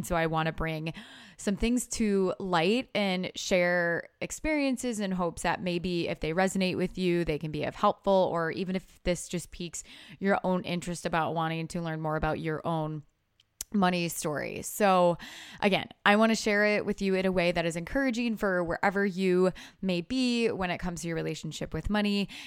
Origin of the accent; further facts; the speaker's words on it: Dubuque, Iowa, United States; I grew up in Dubuque, Iowa. It was a town of 60,000 people.